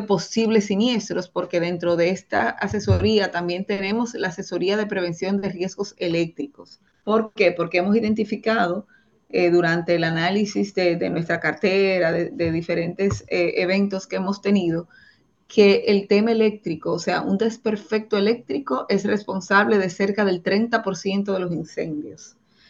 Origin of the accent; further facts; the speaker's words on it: Dominican Republic; no necesariamente nosotros como dominicanos tenemos las medidas o tomamos acciones para prevenir cualquier situación que pueda darse.